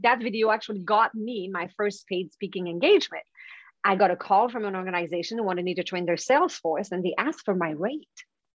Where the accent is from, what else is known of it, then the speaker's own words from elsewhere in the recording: Quebec, Canada; English is a second language; now in Vancouver, Canada; I'm from Quebec. So that's the French part of Canada. So it's on the East Coast.